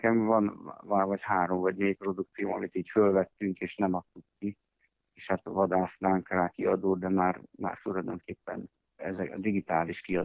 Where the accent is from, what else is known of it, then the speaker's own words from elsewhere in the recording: Tótkomlós, Békés, Hungary; Hát én Tóth Komoson nőttem fel